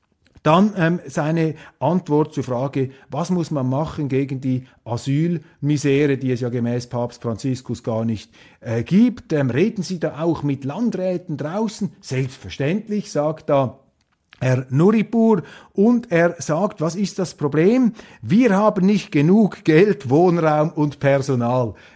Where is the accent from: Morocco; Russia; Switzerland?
Switzerland; Auch für mich als Schweizer drücke ich mich mal vorsichtig aus